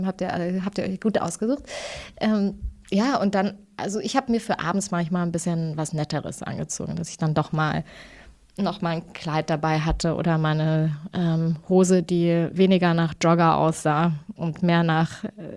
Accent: Thuringia, Germany; aber ich bin ja aus Thüringen.

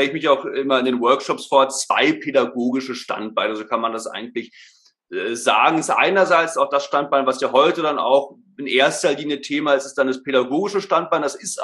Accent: Berlin, Germany; now in Stuttgart, Germany; aufgewachsen bin ich ursprünglich in Berlin. Leben tue ich jetzt, wie gesagt, in Stuttgart.

